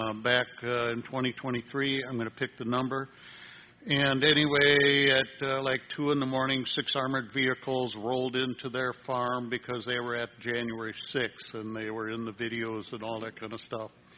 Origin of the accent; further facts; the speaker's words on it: Houston, Texas, United States; And I'm from Houston, Texas.